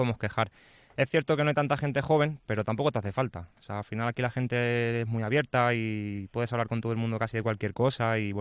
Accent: Madrid, Community of Madrid, Spain; como buen madrileño que soy, los atascos me los he comido doblados

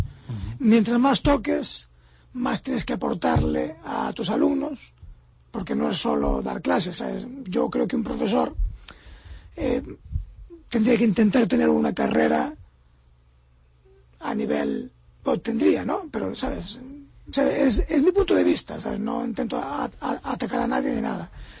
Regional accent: Ourense, Galicia, Spain; Siendo orensano y siendo gallego. O sea, la gente me pregunta, ¿sabes? ¿De dónde eres? Porque ya saben que no soy americano, ¿sabes?

